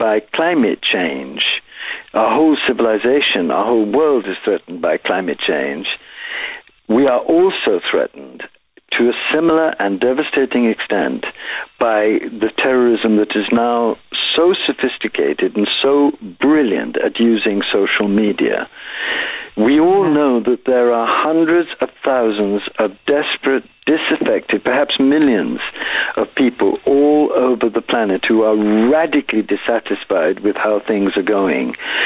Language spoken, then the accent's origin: English; India; born there; I was born in India and introduced to the authentic Islam very early.